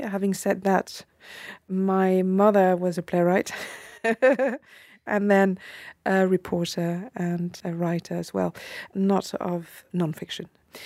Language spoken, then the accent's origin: English; Paris, Île-de-France, France; moved away as an adult; also born or lived in London; I grew up in Paris and left for London when I was 22 to do a PhD at the London School of Economics.